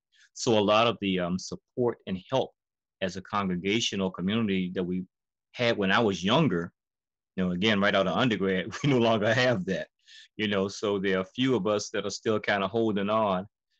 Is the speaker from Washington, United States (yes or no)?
no; Richmond, Virginia, United States; And coming back to my hometown, which is Richmond, from Howard, I was devoted to doing some things in the community